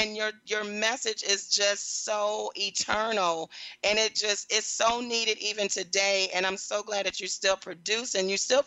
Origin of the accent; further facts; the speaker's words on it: Detroit, Michigan, United States; I'm from Detroit, so you know I know.